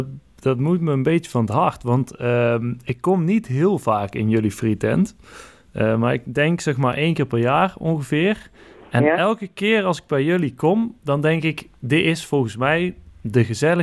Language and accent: Dutch; Eindhoven, North Brabant, Netherlands; Ik kom uit Eindhoven.